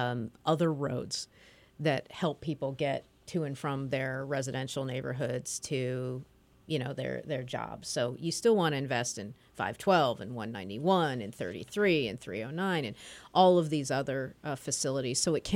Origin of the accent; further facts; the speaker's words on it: Springfield, Illinois, United States; I grew up in Springfield, Illinois, land of Lincoln.